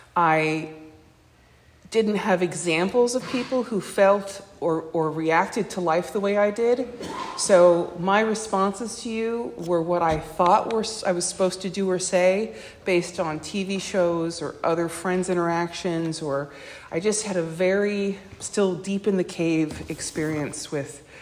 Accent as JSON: {"language": "English", "town": "Aliso Viejo", "region": "California", "country": "United States", "said": "I am from Aliso Viejo. That is a 4.5-hour drive."}